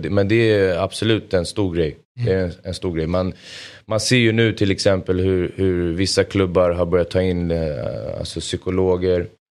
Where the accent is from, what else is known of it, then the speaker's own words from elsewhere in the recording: Solna, Stockholm County, Sweden; jag är uppvuxen i Solna, absolut.